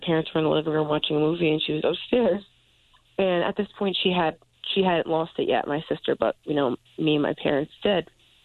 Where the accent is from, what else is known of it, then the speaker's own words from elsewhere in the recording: New York, United States; I am from New York, so it's literally everywhere here.